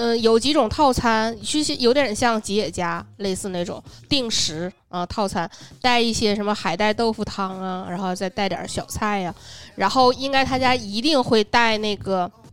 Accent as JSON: {"language": "Chinese", "town": "Shenyang", "region": "Liaoning", "country": "China", "tie": "born or raised there", "said": "我是吃老沈阳鸡蛋饼长大的，我当然知道沈阳鸡蛋饼是啥样的"}